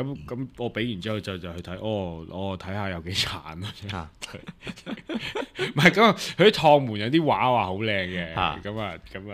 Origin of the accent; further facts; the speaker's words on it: China; 咁你变咗我中国人就贵咗10蚊啊嘛。